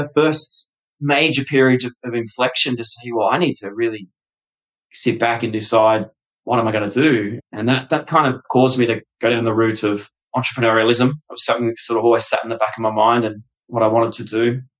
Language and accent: English; Australia; also born or lived in United Kingdom; now in United States; Growing up in Australia, and I tell this to a lot of my friends here in the US now, growing up in Australia, we kind of looked up to the US, you know. It was, for me, I was growing up in the 80s and the 90s